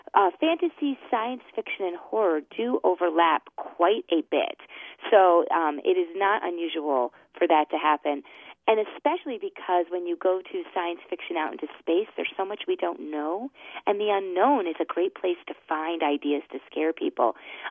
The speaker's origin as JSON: {"language": "English", "town": "Chicago", "region": "Illinois", "country": "United States", "said": "I have to say, you know, I'm from the Chicago Atland area, and we love Ray Bradbury."}